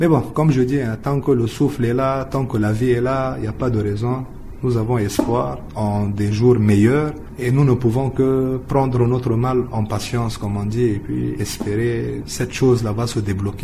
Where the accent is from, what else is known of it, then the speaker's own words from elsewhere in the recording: Central African Republic; Vous savez que chez nous, en Centrafrique, on perd chaque année minimum 9 à 10 000 tonnes de mangue